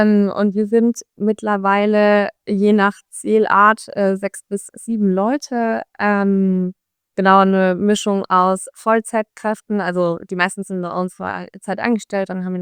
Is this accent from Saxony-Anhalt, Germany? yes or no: no; Baden-Württemberg, Germany; now in Dublin, Ireland; Ich komme nämlich aus dem Schwabenländle.